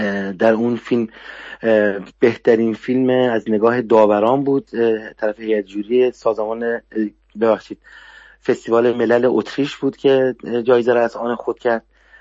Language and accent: Persian; Tehran, Tehran Province, Iran; moved away as an adult; now in Netherlands; من متولد 1349 هستم، میکسم از پدری شهر کردی و مادری اصفهانی و خودم بزرگ شده تهران هستم.